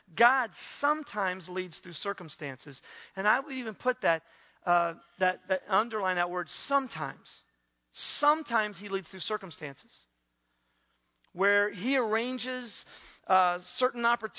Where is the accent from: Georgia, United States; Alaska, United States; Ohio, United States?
Ohio, United States; Newark; Now, where I grew up in Newark, Ohio, is a town of about 50,000, the area around there. So it's not large, it's not totally small.